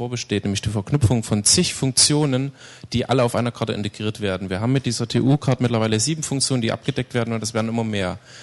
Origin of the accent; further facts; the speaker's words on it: Chemnitz, Saxony, Germany; Ich komme aus Chemnitz und kann da sagen